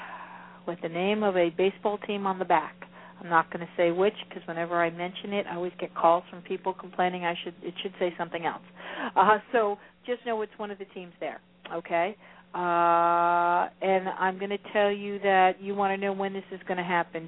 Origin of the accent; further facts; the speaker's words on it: Florida, United States; I'm from Florida and we like to go to the beach, so dude.